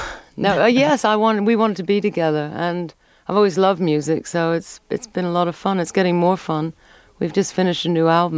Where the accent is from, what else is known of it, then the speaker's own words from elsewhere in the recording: Scarsdale, New York, United States; I grew up in Scarsdale, which was very nouveau riche and wealthy.